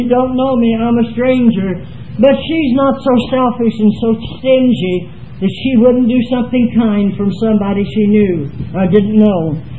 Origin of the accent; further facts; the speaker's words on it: United States; born there; because this is my home country, I was born in the United States.